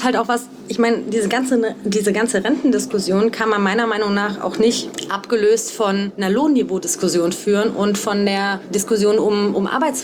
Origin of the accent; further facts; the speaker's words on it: Saarland, Germany; Also ich komme ja aus dem Saarland